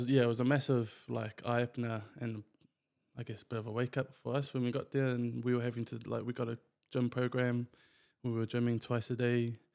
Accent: Wellington, New Zealand; also born or lived in Palmerston North; Born in Wellington and raised in Wellington. until about 13. Moved around a bit. Started at a primary school in Palmerston North, actually. Then moved to St. Ben's in Wellington.

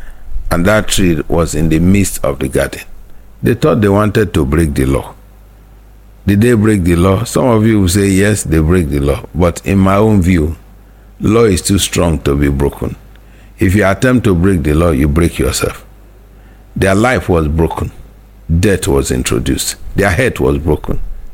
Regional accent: Nigeria; growing up in Nigeria, I remember when you want to go anywhere, particularly at the age of between 12 to 13, you are going to the boarding house.

